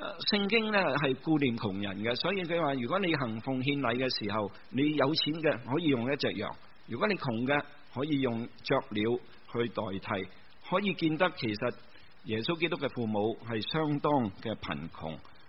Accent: China; 我们中国人有坐月坐30日的休息

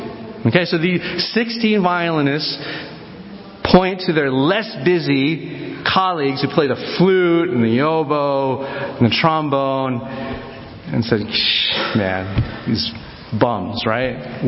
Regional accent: United States; whether it be linguistically, I'm fully American, I only speak one language, right?

